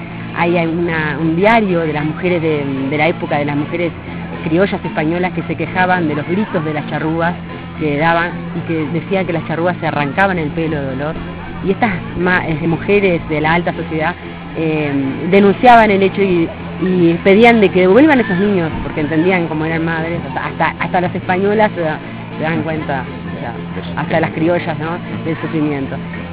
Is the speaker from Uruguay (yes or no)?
yes; Uruguay; de Uruguay, y bueno, estoy muy contenta de estar aquí en esta tercera cumbre